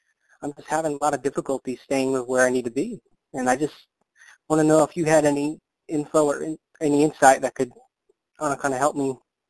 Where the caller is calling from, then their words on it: Houston, Texas, United States; I'm calling in from Houston, Texas.